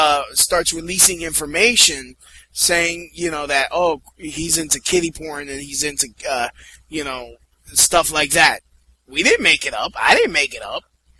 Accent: Brooklyn, New York, United States; Nigga, I'm from Brooklyn. You know, I was taught not to deal with bullshit at 6 years old.

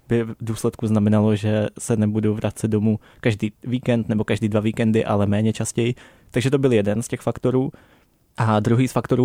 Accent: Vysočina Region, Czechia; Já jsem totiž z Vysočiny. Čili pro mě jako člověka, který celou dobu žil v jednom malém městě

